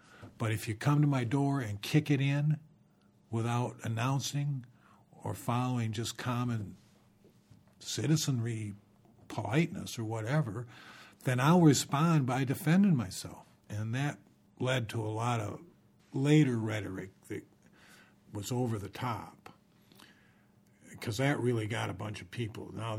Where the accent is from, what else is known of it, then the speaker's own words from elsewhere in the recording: Traverse City, Michigan, United States; and I'm from Traverse City. Well, that's a small town